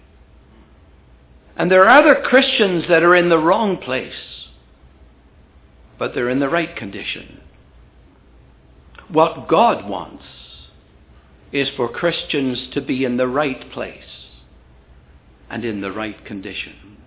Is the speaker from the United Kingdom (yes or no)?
yes; Wales, United Kingdom; When I came out of the military, I went back to my hometown in South Wales